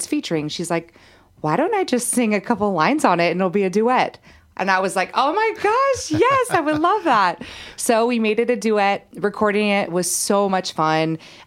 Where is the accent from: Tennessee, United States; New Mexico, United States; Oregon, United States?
Oregon, United States; I was still in my hometown in Oregon